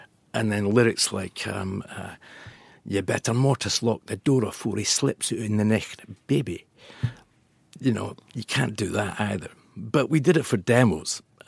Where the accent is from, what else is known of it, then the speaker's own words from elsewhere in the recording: Scotland, United Kingdom; And even being Scottish, we weren't Glasgow, we weren't Edinburgh.